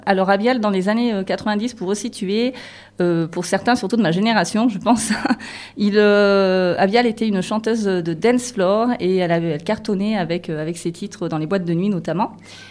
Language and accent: French; Digne, Provence-Alpes-Côte d'Azur, France; Ça me tient à cœur d'en parler dans ma région natale, dans ma ville natale, du coup, qui est Digne.